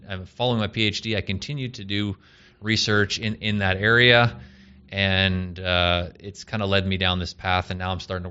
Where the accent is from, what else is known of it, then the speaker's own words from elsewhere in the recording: Medicine Hat, Alberta, Canada; also born or lived in Calgary / Quebec; now in United States; I lived in Quebec for a little bit, and then but most of my life I was in Alberta. Mm-hmm. I was born in Medicine Hat, Alberta. And then I moved to Calgary for a while.